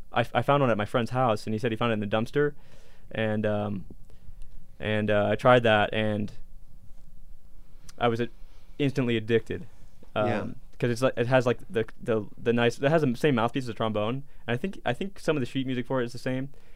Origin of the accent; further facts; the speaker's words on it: Petaluma, California, United States; now in Hudson Valley, United States; I'm from Petaluma, California until 2010, and then I moved to the Hudson Valley, and I've been there since.